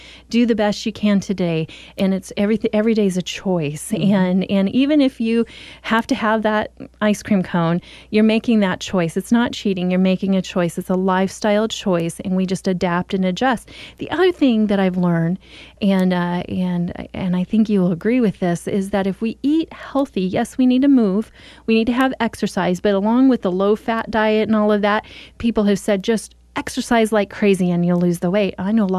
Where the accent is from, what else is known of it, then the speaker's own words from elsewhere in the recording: United States; We are American after all. We want our freedom and liberty, especially in our food choices.